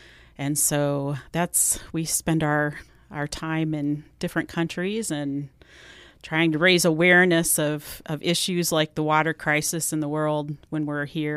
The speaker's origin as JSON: {"language": "English", "town": "El Paso", "region": "Illinois", "country": "United States", "tie": "born or raised there", "said": "I was born in this area and have lived in the Bloomington Normal, El Paso area all of my life."}